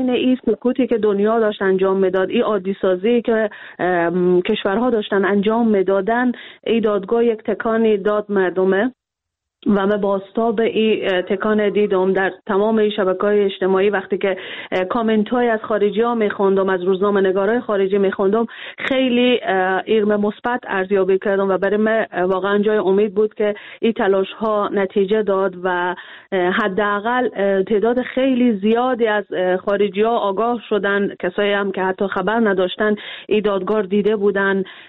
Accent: Afghanistan; ما بالاخره از افغانستان هستیم و سنت‌های خود داریم

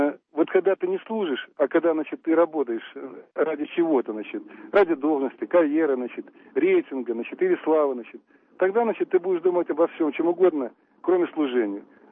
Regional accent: Belarus; Мы все белорусы, нам это пора понять.

